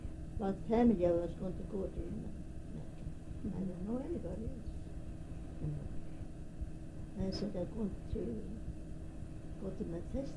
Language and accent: English; Stockholm, Stockholm County, Sweden; English is a second language; now in United States; I come from Stockholm.